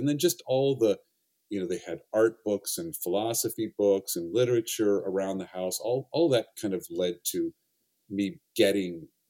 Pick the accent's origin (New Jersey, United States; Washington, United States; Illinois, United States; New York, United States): Washington, United States; Seattle; That was in Seattle. I grew up in Seattle, Washington.